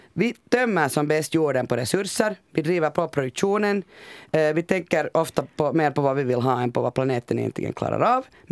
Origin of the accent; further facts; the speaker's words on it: Finland; Jag är ju en finländare, ni är svenska båda två.